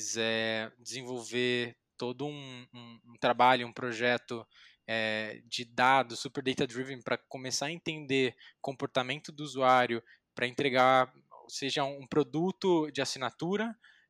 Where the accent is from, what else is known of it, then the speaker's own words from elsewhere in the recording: Osasco, São Paulo, Brazil; Eu sou natural de Osasco, e Osasco mesmo, não sou paulista paulistano, é paulista osasquense. Então eu sou daquela região e nasci ali perto do Parque Continental.